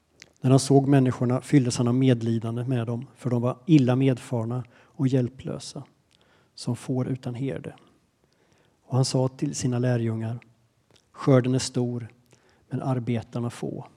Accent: Vadstena, Östergötland, Sweden; jag är från Vadstena från början. Bodde mina första 20 år där.

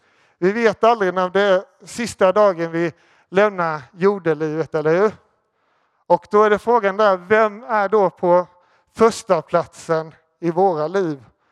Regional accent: Småland, Sweden; Jag kommer själv från Småland och där tycker vi om saker som är billigt.

